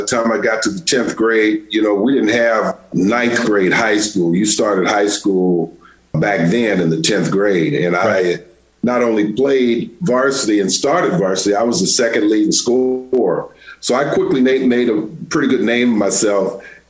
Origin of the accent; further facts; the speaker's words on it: Berkeley, California, United States; I still look at my experience growing up in Berkeley as a very pivotal part of my overall development and allowed me to do things later on in life. And Berkeley, first of all, was a city right next